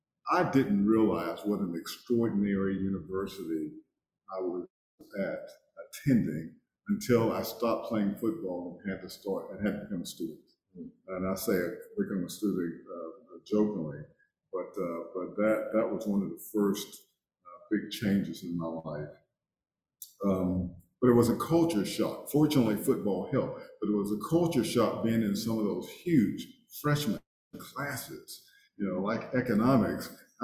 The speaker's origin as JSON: {"language": "English", "town": "Greensboro", "region": "North Carolina", "country": "United States", "tie": "born or raised there", "said": "I grew up in Greensboro. I attended all black schools through high school, graduated from Dudley High School in Greensboro."}